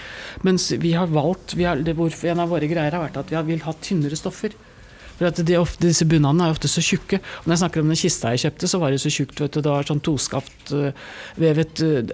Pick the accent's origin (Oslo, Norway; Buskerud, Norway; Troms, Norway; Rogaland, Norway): Oslo, Norway; jeg vokste opp her på Tåsen i Oslo